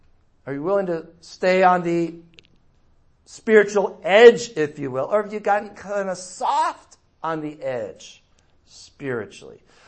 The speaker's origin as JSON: {"language": "English", "town": "San Diego", "region": "California", "country": "United States", "said": "Whatever we're from, we're from San Diego."}